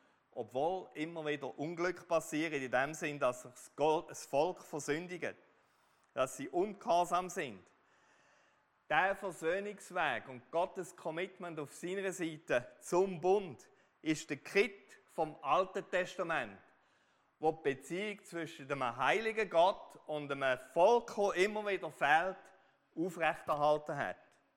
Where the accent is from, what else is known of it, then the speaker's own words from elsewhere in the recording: Switzerland; für uns als Schweizer oder was immer unser ethnischer Hintergrund ist.